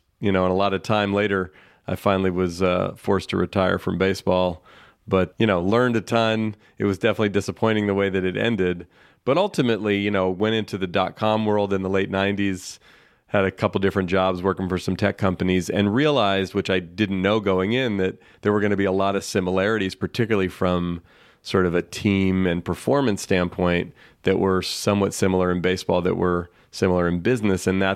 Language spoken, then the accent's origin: English; California, United States; I grew up in here in the San Francisco Bay Area, where I still live, and played baseball all as a kid.